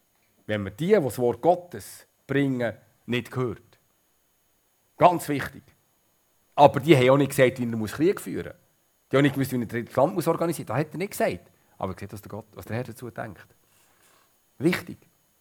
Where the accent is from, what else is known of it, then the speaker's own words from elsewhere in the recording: Switzerland; wir haben es als Schweizer nicht ganz am richtigen Ort